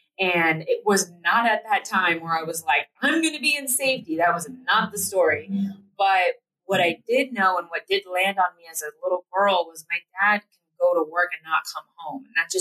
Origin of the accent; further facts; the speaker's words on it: Platteville, Colorado, United States; And we grew up in Platteville, Colorado.